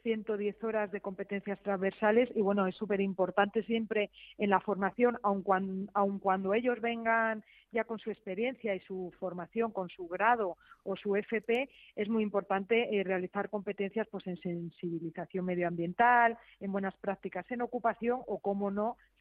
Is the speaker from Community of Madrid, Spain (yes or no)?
yes; Community of Madrid, Spain; siendo madrileños